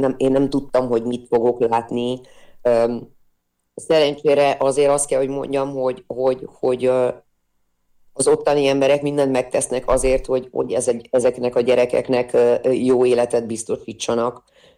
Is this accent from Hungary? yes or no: no; Romania; kicsit hasonló helyzetben azért éltem én Romániában, hiszen én is határon túli vagyok, csak egy másik határnak a túljáról